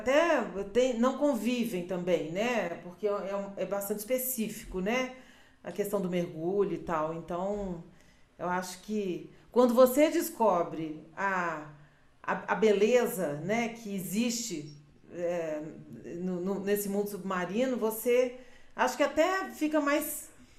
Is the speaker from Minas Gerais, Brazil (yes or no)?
yes; Minas Gerais, Brazil; Olha, eu como boa mineira, aprendi muito.